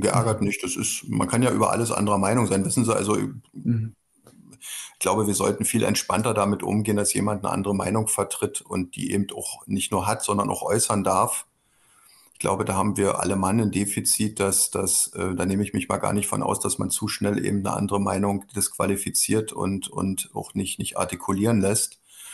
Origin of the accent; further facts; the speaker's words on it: Frankfurt, Hesse, Germany; die Menschen hier in Frankfurt, also meine Heimatstadt